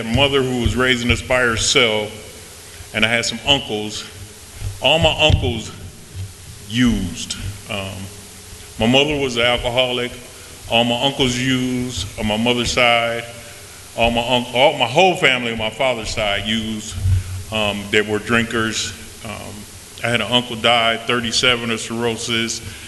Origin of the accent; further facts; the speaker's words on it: Racine, Wisconsin, United States; also born or lived in Milwaukee; I'm actually what people down here call a Yankee. I'm from Wisconsin, Milwaukee, Wisconsin, Racine, Wisconsin. Born and raised up there. Parents came from Mississippi.